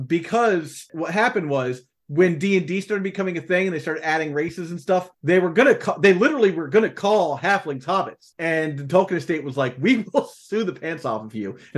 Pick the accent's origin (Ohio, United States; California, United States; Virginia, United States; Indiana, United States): Ohio, United States; also born or lived in New Jersey / North Carolina / New York; I grew up in Ohio. I lived in South Jersey. I lived in North Carolina. I lived in New York.